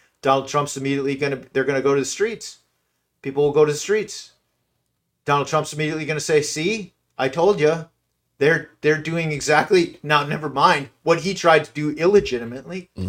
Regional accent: Wisconsin, United States; And beyond the fact that I'm from Wisconsin and spending an hour with you and your listeners is literally the favorite part of my favorite part of my week

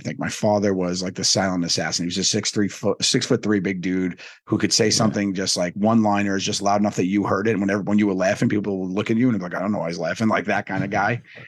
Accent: Staten Island, New York, United States; So I grew up in Staten Island, New York. I went to an all-boy Catholic high school.

